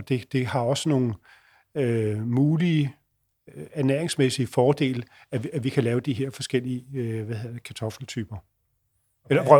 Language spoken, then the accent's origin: Danish; Roskilde, Zealand, Denmark; jeg kommer fra Roskilde, der har vi det i hvert fald i vores kommune